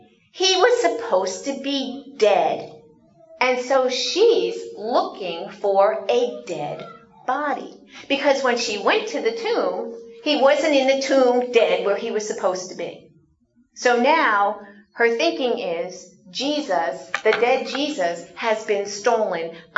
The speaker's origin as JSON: {"language": "English", "town": "New York City", "region": "New York", "country": "United States", "tie": "born or raised there", "said": "you would think growing up in New York, especially being in the city and working in Manhattan, that I would get used"}